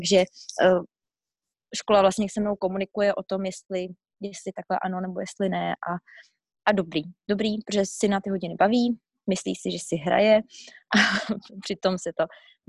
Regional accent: Bohemia, Czechia; protože jsem z Čech na to vůbec jako zvyklá nebyla

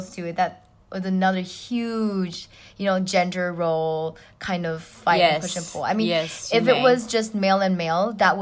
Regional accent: Hong Kong; Because I am from Hong Kong

